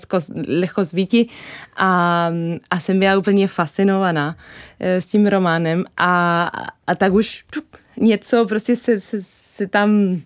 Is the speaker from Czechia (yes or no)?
no; Buenos Aires, Argentina; Czech is a second language; now in Czech Republic; já pocházím z Buenos Aires, což je obrovské město. My máme oficiálně tam 3,5 milionu, ale pokud počítáme taky ty předměstí, takže je to 12 milionů.